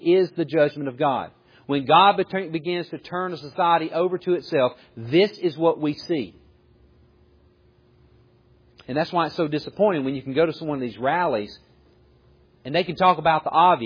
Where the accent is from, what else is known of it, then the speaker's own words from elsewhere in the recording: Mississippi, United States; Not very smart, but you know what I know. I was from Mississippi. I never really seen this.